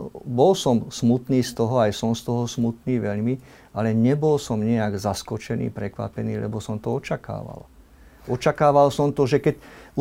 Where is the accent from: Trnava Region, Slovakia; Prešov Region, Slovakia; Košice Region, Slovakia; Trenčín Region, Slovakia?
Trenčín Region, Slovakia; Prievidza; je to ešte v blízkosti môjho rodiska Prievidze, odkiaľ pochádzam. Pod Bojnickým zámkom som sa narodil